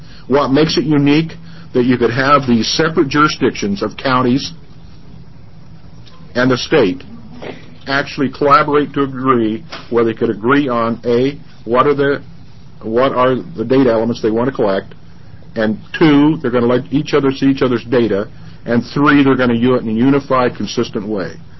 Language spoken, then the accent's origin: English; Oregon, United States; So what a pleasure it is, and how proud I am to be from Oregon.